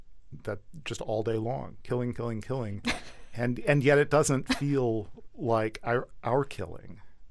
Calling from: Santa Cruz, California, United States; I'm speaking from Santa Cruz, and further down on Monterey Bay

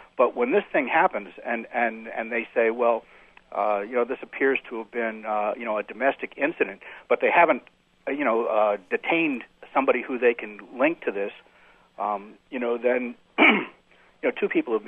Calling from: Tucson, Arizona, United States; Yeah, actually, I'm from Tucson, Arizona, but my daughter is a sophomore at Virginia Tech.

